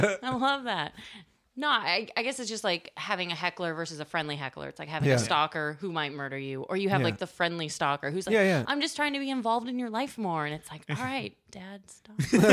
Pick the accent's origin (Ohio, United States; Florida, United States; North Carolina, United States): Florida, United States; Boynton Beach; I'm only from Boynton Beach.